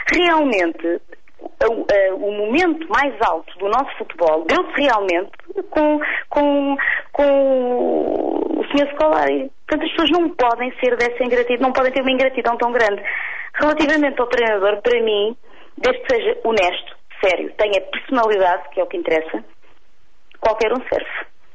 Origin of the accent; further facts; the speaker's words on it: Portugal; born there; eu sou portuguesa, não sou nem brasileira, nem filha de brasileiros, nasci mesmo em Portugal